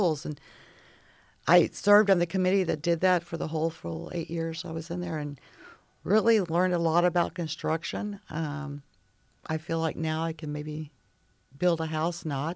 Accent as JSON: {"language": "English", "region": "Missouri", "country": "United States", "tie": "born or raised there", "lives_now": "Toledo, United States", "said": "I'm originally from Missouri, a little farm girl that born and raised on the farm"}